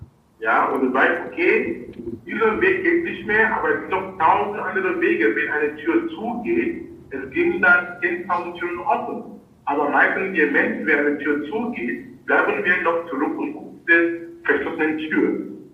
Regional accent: Cameroon; Du kannst genauso in Göttingen sein oder in Hamburg oder in Kamerun, wo ich herkomme

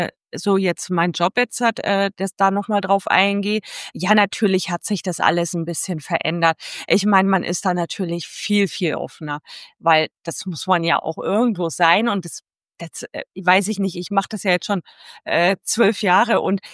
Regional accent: Bavaria, Germany; Also ich komme jetzt aus Franken, aus Bayern

